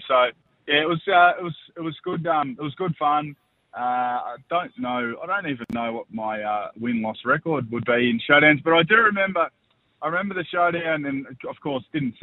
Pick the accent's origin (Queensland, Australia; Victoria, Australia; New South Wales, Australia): Victoria, Australia; I'm from Victoria